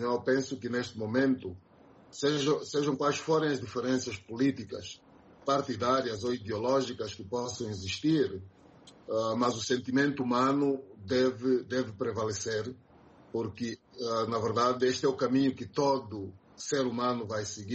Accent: Angola; com cada um de nós como angolanos

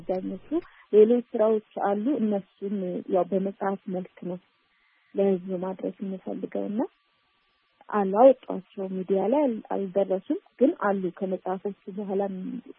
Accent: Amhara, Ethiopia; እኔ ተወልጄ ያደግኩት ጎጃም ነው እና ቋንቋውን ባህሉ ምንም የዛ አካባቢ ይሆናል

